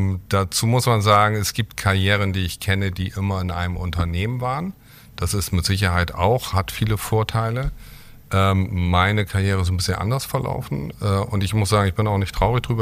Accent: Bremen, Germany; now in Hamburg, Germany; Ich bin Bremer, wohne zurzeit in Hamburg.

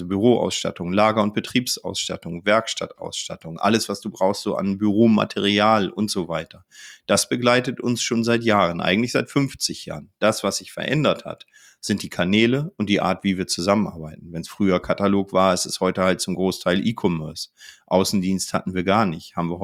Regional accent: Northern Germany, Germany; Ja, ich bin ja Norddeutscher auch.

